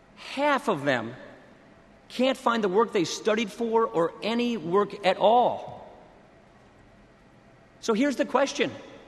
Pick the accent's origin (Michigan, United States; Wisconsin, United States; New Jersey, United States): Wisconsin, United States; Janesville; My home state voted for President Obama. When he talked about change, many people liked the sound of it, especially in Janesville, where we were about to lose a major factory. A lot of guys I went to high school with worked at that GM plant.